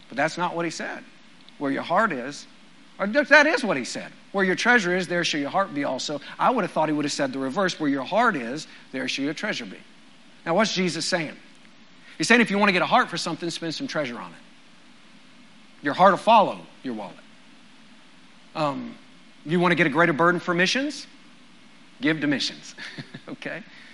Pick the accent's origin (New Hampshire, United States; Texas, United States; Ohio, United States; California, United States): Texas, United States; When I was growing up in West Texas, cowboys used to always wear a chain on their belt loop to their wallet.